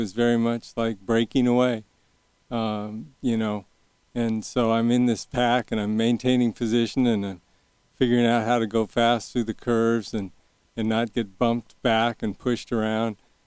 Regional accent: Boulder, Colorado, United States; And, I would say it was a fairly halcyon existence growing up in Boulder.

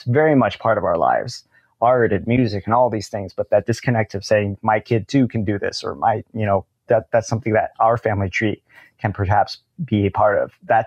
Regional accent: Olympia, Washington, United States; I grew up in Olympia, Washington, which is kind of like the capital city of Washington State

